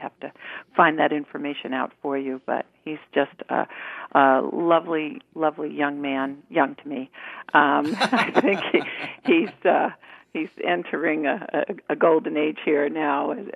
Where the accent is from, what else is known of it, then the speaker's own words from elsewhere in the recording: Long Island, New York, United States; And for me, as originally a New Yorker, grew up on Long Island. This is heaven.